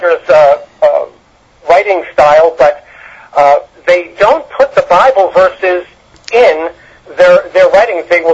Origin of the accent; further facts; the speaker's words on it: United States; I'm an American, I'm a Christian